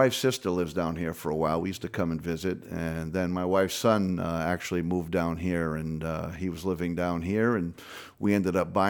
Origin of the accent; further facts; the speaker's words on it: Fall River, Massachusetts, United States; moved away as an adult; now in Spring Hill, United States; But no, I'm from Massachusetts. We moved down to Spring Hill in 2012.